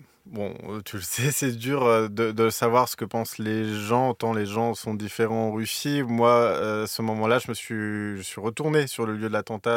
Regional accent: France; accent: French; Moi, je travaille tout seul avec mon accent français, je suis journaliste étranger.

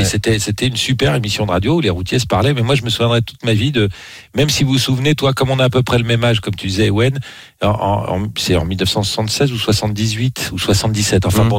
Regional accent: Brittany, France; là où j'ai grandi en Bretagne

